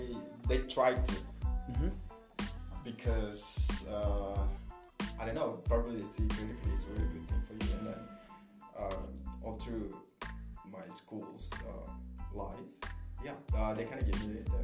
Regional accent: Indonesia; English is a second language; Oh yeah, so I come from Indonesia.

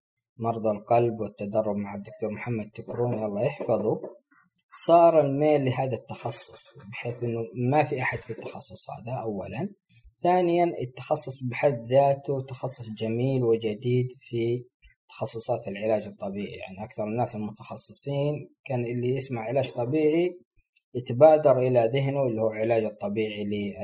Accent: Saudi Arabia; كان الوحيد اللي كان متخصص عندنا في السعودية

